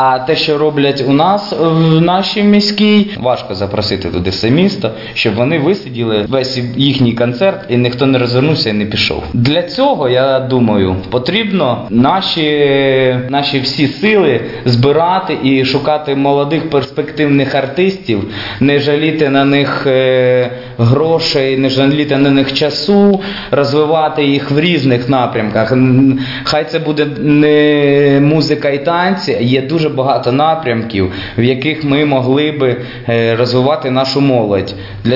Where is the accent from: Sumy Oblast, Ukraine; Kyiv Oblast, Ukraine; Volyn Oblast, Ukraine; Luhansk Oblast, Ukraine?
Sumy Oblast, Ukraine; Lebedyn; перше місто, це моє рідне місто, в якому я б жив би все життя. Це Лебедин.